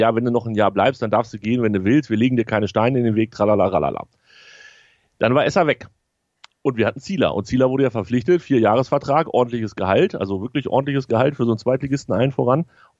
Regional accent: Hanover, Lower Saxony, Germany; Bei uns in Hannover sieht das schon ein bisschen anders aus

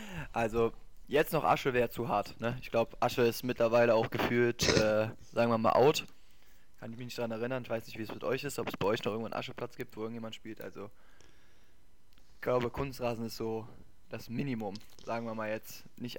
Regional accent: North Rhine-Westphalia, Germany; Also ich komme ja nicht direkt aus Berchtesgladbach direkt, sondern aus dem Stadtteil wie Berchtesgladbach

